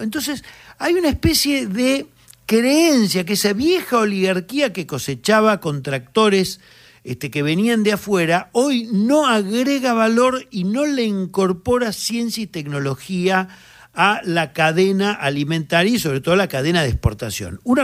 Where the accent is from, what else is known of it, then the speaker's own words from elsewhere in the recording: Argentina; si no ponemos a … no hablamos de Maradona, van a decir no somos argentinos.